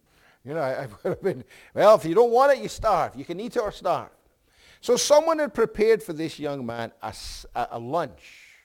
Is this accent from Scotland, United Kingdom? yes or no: yes; Scotland, United Kingdom; And we went there, and I, again, being Scottish, I asked, what's the price?